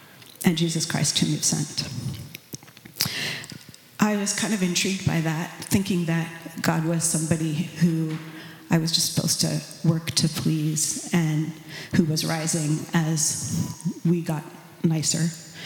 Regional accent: Washington, District of Columbia, United States; Well, I grew up in Washington, D.C. in kind of transplanted Mormon culture. And it was a committed Mormon family. It was just loving parents, deep roots in Utah pioneer culture.

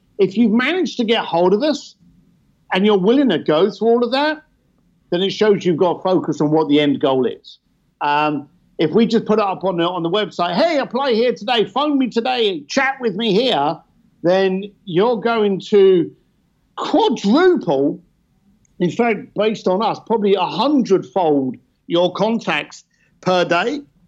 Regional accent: London, United Kingdom; I'm a bricklayer from East London. I didn't come from money.

